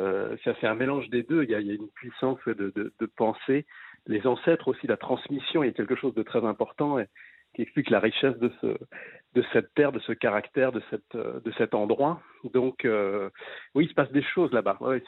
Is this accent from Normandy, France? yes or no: no; Brittany, France; Mais quand on est breton, on est chauvin